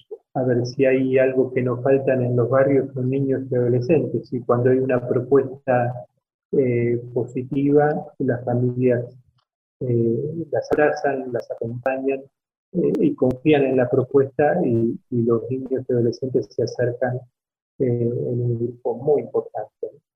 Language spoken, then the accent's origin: Spanish; Buenos Aires, Argentina; Mi origen es bastante sencillo. Yo soy del barrio de Lugano. Nunca nos faltó mucho, pero tampoco nunca nos sobró mucho